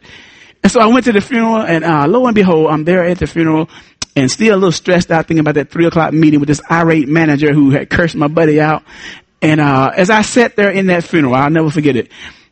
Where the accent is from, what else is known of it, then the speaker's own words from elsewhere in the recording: Arkansas, United States; I'm from Arkansas. We used to play them in football.